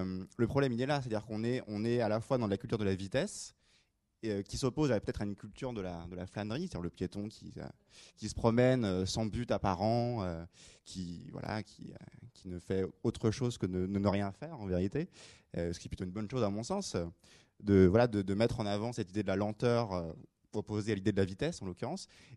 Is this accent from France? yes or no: yes; Brittany, France; now in Paris, France; j'ai grandi en Bretagne, je suis arrivé à Paris.